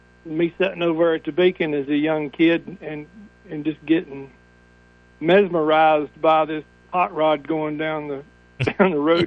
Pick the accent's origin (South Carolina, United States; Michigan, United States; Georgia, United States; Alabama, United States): South Carolina, United States; Spartanburg; that's my hometown down there in Spartanburg.